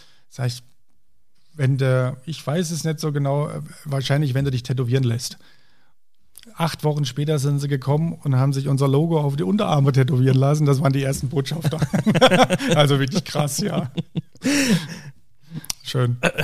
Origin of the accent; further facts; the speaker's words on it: Hesse, Germany; mein Papa wurde gefragt, wo ihr herkommt, da hieß ja, wir kommen aus Fulda. Und dann noch so 30 Kilometer Richtung Moskau oder Richtung Osten, ne? Also da hast du bloß nicht gesagt Rhön, oder ich habe Abitur gemacht in Fulda dann.